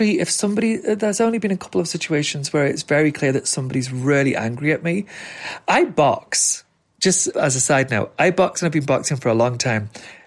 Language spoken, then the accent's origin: English; Doncaster, Yorkshire and the Humber, United Kingdom; I'm from Doncaster, so we refer to it as Donnie.